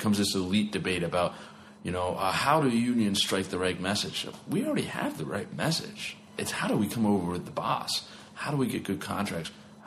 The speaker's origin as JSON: {"language": "English", "region": "Appalachia", "country": "United States", "tie": "born or raised there", "said": "I mean, I grew up in Appalachia."}